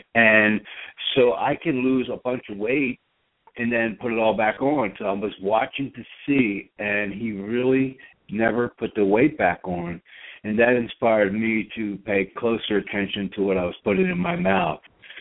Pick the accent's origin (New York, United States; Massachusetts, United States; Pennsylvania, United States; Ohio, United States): Pennsylvania, United States; Philadelphia; So, I'm from Philadelphia. I'm Italian, born and raised, and, I grew up on bread and, homemade pizza and homemade.